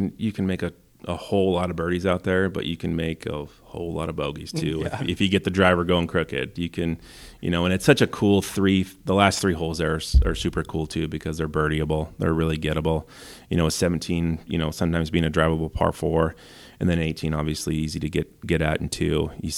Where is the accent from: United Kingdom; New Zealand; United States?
United States; Malaga, Washington; I grew up, I say I'm from Wenatchee, but I'm really from a small little town outside of Wenatchee called Malaga. It's all of about 500 people, maybe.